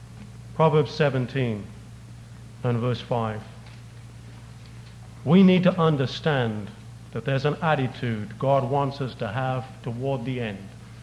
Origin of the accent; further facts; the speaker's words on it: England, United Kingdom; because I was brought up in England, struck a chord within me.